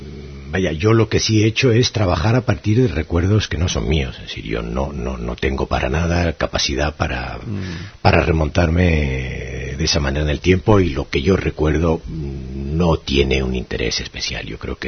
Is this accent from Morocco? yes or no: yes; Tangier, Tanger-Tetouan-Al Hoceima, Morocco; moved away; mi infancia en Tánger me ha marcado tremendamente.